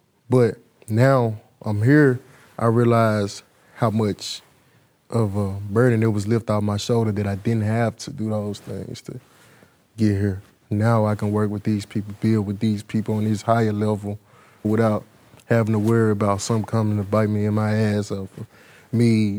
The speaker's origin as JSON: {"language": "English", "town": "Memphis", "region": "Tennessee", "country": "United States", "tie": "born or raised there", "said": "You growing up in Memphis, this is how you want to do, cop the new J's."}